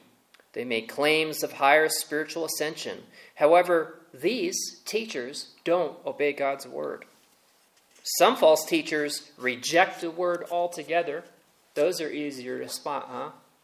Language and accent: English; Long Island, New York, United States; way back to Long Island, New York. That's where I grew up. And I identified as Catholic, as Italian, as Irish. Us New Yorkers really took pride often in our heritage.